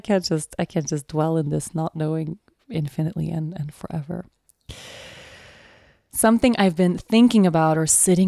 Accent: Sweden; English is a second language; moved away; I've had this feeling of yearning for Sweden, you know, like

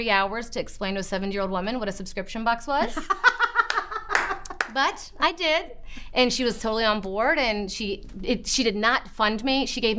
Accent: the South, United States; Just growing up in the South, my mom always had beautiful blue and white porcelain, like Chinese ginger jars.

